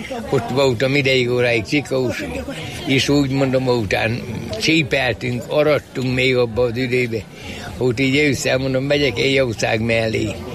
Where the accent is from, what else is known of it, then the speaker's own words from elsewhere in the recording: Balmazújváros, Hajdú-Bihar, Hungary; born there; Balmadújvárosban születtem.